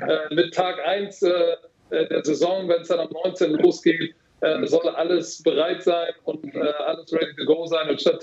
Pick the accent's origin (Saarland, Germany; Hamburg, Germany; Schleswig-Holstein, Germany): Hamburg, Germany; Noch davor in meiner Kindheit bin ich in St. Pauli Altona aufgewachsen